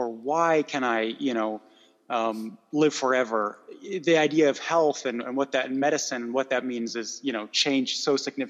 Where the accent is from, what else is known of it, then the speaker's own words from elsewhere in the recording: United States; accent: American; I flex my translation skills and my horrible American accent, and I do a German feed as well.